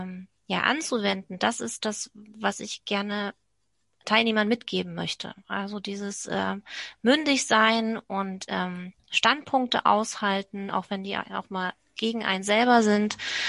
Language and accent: German; Saxony, Germany; now in Berlin, Germany; Bin ich Ostdeutsche oder bin ich eine Sächsin, die in Berlin wohnt und in Brandenburg arbeitet?